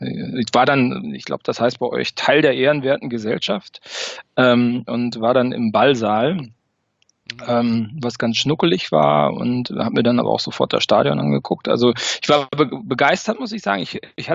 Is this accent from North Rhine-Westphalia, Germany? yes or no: yes; North Rhine-Westphalia, Germany; now in Paderborn, Germany; war in meiner Kindheit immer sehr viel beim FC in Köln, weil ich auch da in der Nähe geboren worden bin.